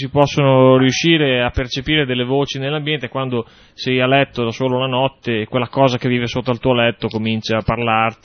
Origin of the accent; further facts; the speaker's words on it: Emilia-Romagna, Italy; sono romagnolo in fondo, è anche normale